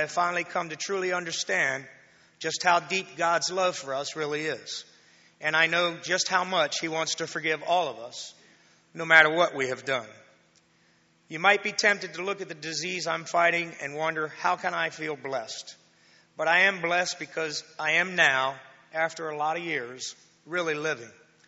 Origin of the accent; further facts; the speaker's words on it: Marietta, United States; I grew up here in Marietta as a boy. I attended CBC back when it was known as Congregational Bible Church.